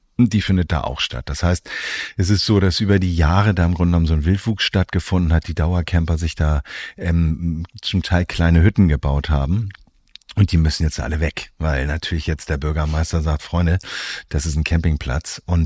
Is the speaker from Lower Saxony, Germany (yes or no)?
no; Hamburg, Germany; Und zwar gibt es bei uns in Hamburg, wir sind ja Hamburger Jungs, die Elbe, die kennt ihr auch.